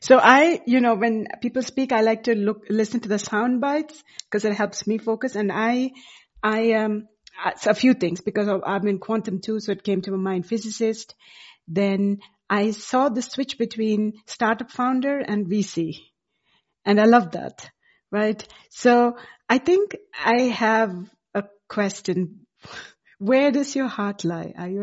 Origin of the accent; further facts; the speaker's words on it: United States; So I'm American, so I love the experience of Thanksgiving.